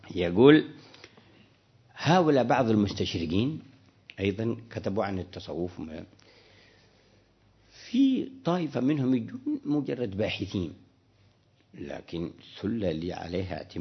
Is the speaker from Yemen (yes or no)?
yes; Yemen; عندنا في اليمن